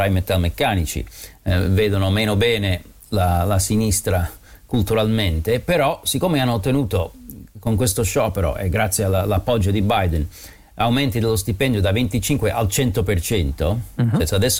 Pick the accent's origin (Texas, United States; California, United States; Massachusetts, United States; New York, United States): New York, United States; New York City; io sono nato a New York City, ho vissuto nel Bronx